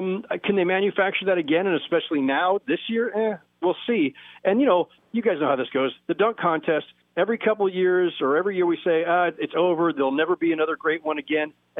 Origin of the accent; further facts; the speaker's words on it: San Jose, California, United States; No, I love to confuse people. I'm actually from San Jose, California.